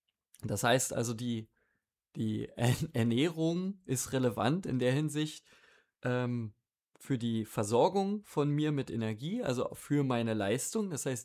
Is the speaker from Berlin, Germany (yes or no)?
yes; Berlin, Germany; ich komme auch aus Berlin